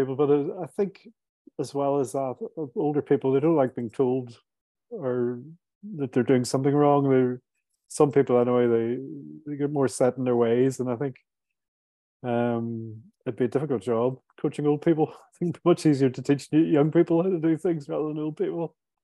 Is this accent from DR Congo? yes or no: no; Belfast, Northern Ireland, United Kingdom; moved away as an adult; when I was born and bred in Belfast in the 70s, which is a pretty crappy place to be brought up.